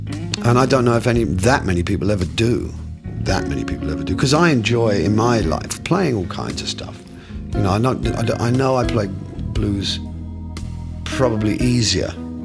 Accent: England, United Kingdom; for me, I come from England, so my music is really an adopted music from another country.

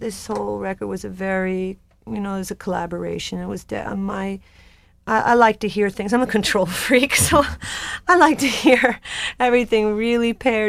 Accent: New York, United States; Well, the thing is, first of all, I'm from New York. I lived in New York for 14 years, and a lot of my friends were New York studio musicians that I just grew up

